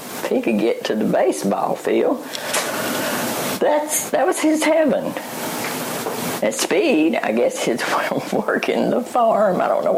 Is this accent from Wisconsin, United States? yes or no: no; Alabama, United States; because I was raised in South Alabama, suck sugar cane.